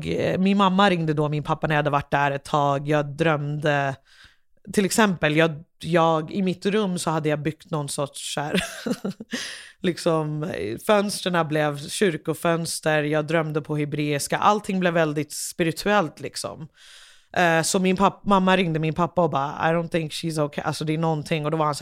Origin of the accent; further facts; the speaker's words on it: Liberia; now in Sweden; Jag kommer från Liberia.